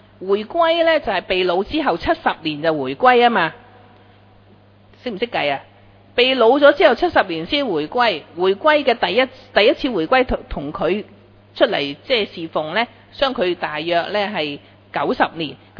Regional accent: Hong Kong; 但是你千万不要以为他好像我们香港人那样，呵呵，我们香港人没有国家观念

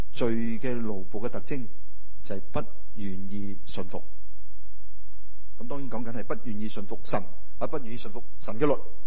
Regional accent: China; 这个对我们中国人来说应该不陌生了，中国人里面有一些叫卖妹仔

